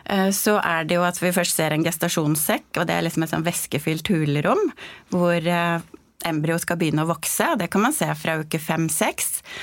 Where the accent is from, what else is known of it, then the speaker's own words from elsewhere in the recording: Hønefoss, Buskerud, Norway; og så hadde jeg praksisen min hjemme I Hønefoss da, på Ringerike.